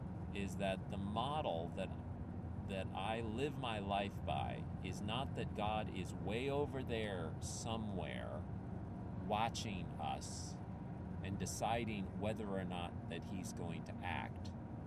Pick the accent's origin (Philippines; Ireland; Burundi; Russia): Philippines; now in United States; I grew up in the Philippines, where many families have many children.